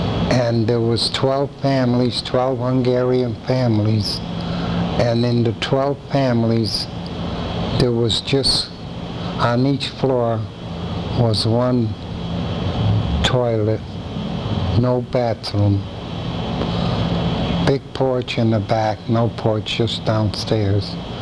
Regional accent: Bridgeport, Connecticut, United States; Hancock Avenue in a basement flat.

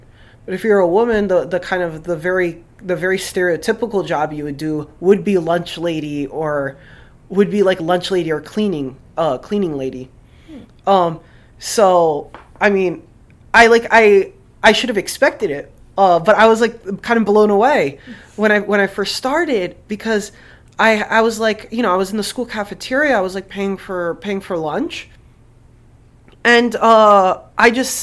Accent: Newark, New Jersey, United States; also born or lived in Irvington; I mean, I grew up in Jersey, in like like places like Irvington and Newark. I would spend a lot of time as a kid, and of course Newark had some like very rough neighborhoods

